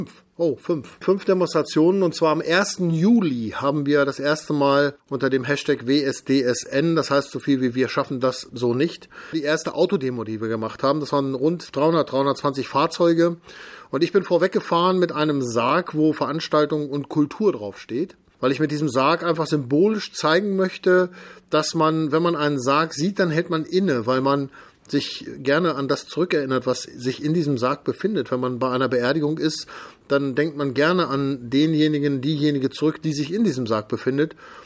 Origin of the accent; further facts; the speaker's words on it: Braunschweig, Lower Saxony, Germany; in Braunschweig eine Demo anzumelden, weil es meine Heimatstadt ist. Hier lebe ich, hier ist mein Lebensmittelpunkt, hier ist mein Herz.